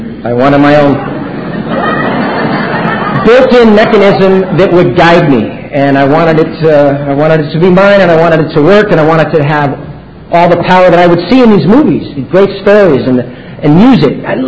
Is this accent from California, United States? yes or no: yes; San Francisco, California, United States; I'm from San Francisco, California, and had three brothers, my dad, my mom, and my mom's fourth generation in San Francisco, so I have roots in the city